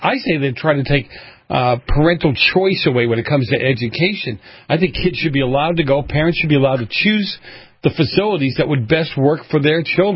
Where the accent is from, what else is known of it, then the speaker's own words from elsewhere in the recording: Massachusetts, United States; Mr. Wilk knows that I hail from Massachusetts.